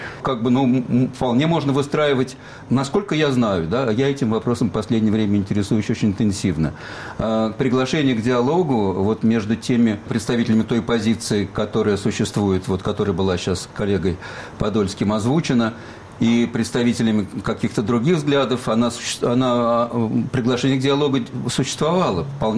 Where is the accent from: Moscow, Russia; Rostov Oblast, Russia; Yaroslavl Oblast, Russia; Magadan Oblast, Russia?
Moscow, Russia; born there; Я еврей-историк, родившийся в Москве, ни в Одессе, ни во Львове, ни в Киеве.